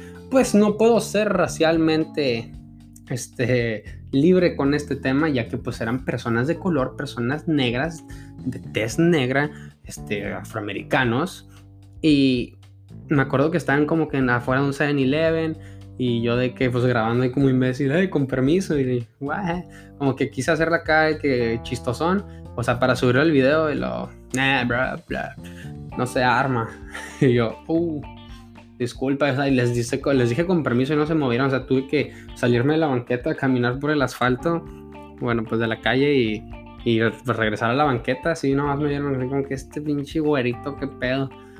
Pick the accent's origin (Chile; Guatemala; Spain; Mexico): Mexico; Porque somos mexicanos, porque somos hispanoamericanos.